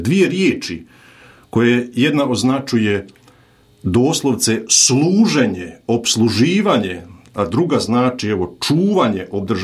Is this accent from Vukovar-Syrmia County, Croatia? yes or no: no; Zagreb, City of Zagreb, Croatia; born there; also born or lived in Austria; Ja sam rođen u Zagrebu, onda sam odrastao, velik dio svoga školovanja sam proveo u Austriji, puni biblijski broj od 7 godina